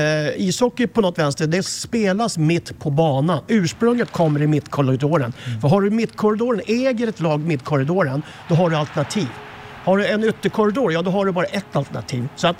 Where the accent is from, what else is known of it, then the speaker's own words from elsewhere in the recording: Sweden; Jag är svensk, så jag kan bara välja